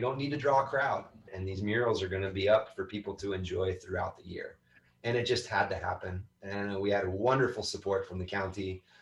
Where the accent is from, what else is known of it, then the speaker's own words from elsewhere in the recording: North Carolina, United States; born there; I don't know. I was born in North Carolina. I wasn't there very long.